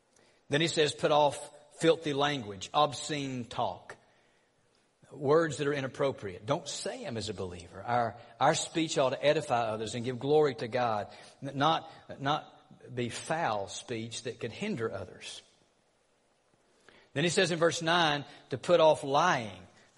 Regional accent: Georgia, United States; Look, I'm from North Georgia, okay? I mean, cut me some slack.

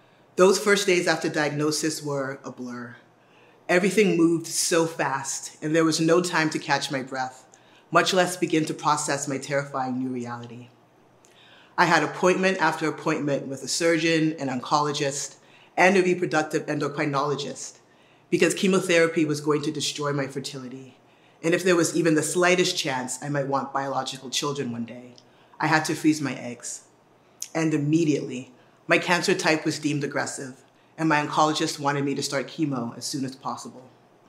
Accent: Bahamas; I can't remember if I had to learn it for Sunday school, which I attended sporadically growing up in the Bahamas, or for school, where I took religious knowledge as a core class through the sixth grade.

